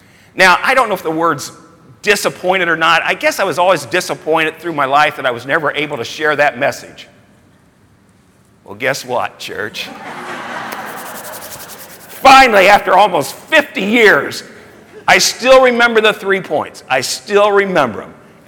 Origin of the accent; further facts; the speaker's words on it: Evansville, Indiana, United States; I grew up in Evansville, Indiana, and I attended Trinity Lutheran Church.